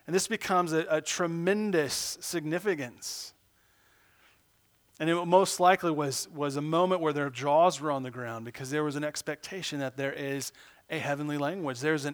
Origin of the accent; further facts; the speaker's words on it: United States; I can come as an American and have the same stature